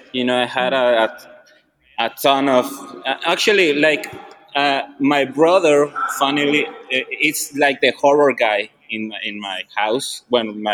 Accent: Mexico; So it's more a little bit because we're from Mexico and we have like an outsider view of things.

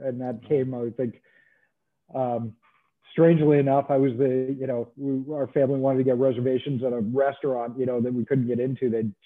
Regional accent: Toronto, Ontario, Canada; You know, I grew up in Toronto, conservative Jewish family.

